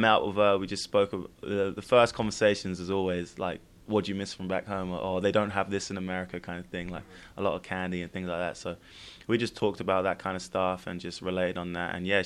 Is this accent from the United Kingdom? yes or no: yes; London, United Kingdom; so I'm from London